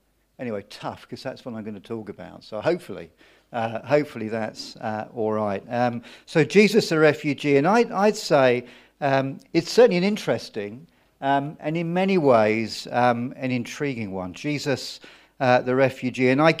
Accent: London, United Kingdom; now in Bristol, United Kingdom; I come from Bristol, originally from London, but 40 years lived in Bristol

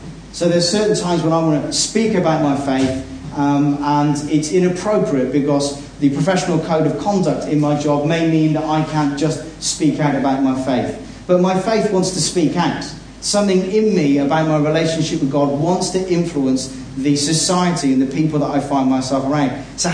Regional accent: Bristol, South West England, United Kingdom; I'm from Bristol, so you get the message.

